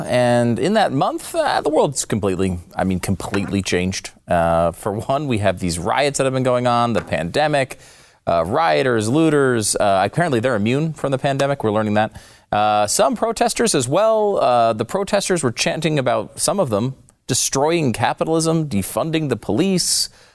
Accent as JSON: {"language": "English", "country": "United States", "said": "I think as an American, I think of, OK, we have electricity."}